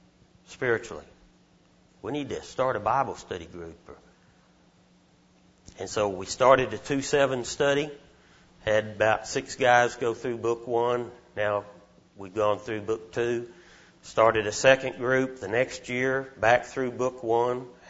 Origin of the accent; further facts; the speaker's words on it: Frederick, United States; we left the church that I grew up in there in Frederick.